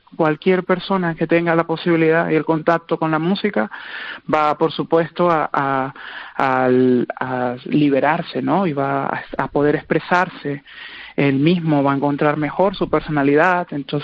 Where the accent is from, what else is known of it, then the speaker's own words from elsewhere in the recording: Venezuela; now in Spain; En mi caso, yo me vine desde Venezuela.